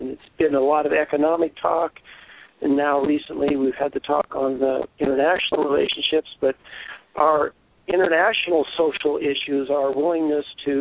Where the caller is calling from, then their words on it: Berkeley, California, United States; Berkeley, California.